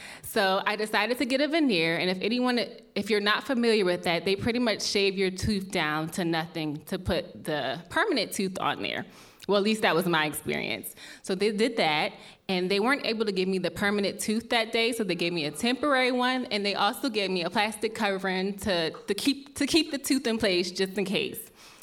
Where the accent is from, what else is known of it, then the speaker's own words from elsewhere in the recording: Maryland, United States; I'm originally from Maryland, and I knew at a young age that I wanted to be a professional actress.